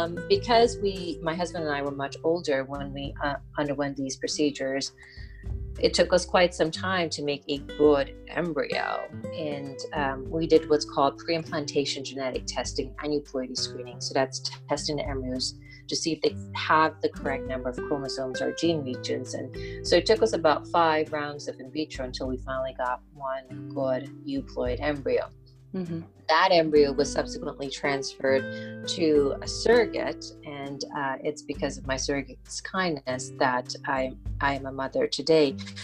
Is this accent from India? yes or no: no; U.S. Virgin Islands; also born or lived in Guyana; So I was born in Guyana in South America and grew up in the United States Virgin Islands.